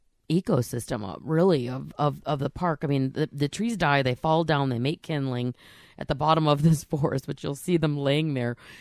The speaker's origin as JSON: {"language": "English", "region": "Michigan", "country": "United States", "tie": "born or raised there", "also_born_or_lived": "North Carolina", "said": "used to the trees that we have even growing up in Michigan and in the mountains of North Carolina."}